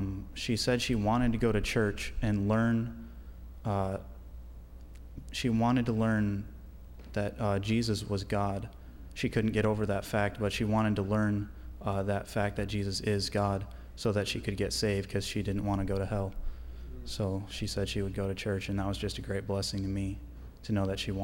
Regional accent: Michigan, United States; it was really nice to see like the same kind of trees I have back home, even though I grew up in Michigan.

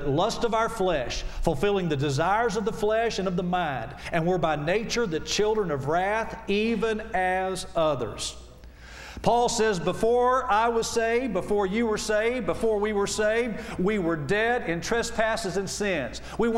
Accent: the South, United States; I'm from the South, so I'm just kind of, I'm kind of mystical anyway. You know, we Southerners, we kind of like to get mystical.

